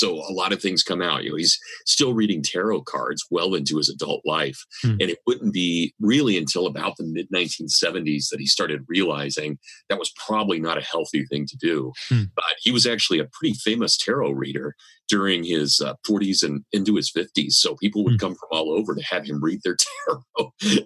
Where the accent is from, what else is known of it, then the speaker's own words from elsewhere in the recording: Kansas, United States; accent: Kansas; sorry, my Kansas accent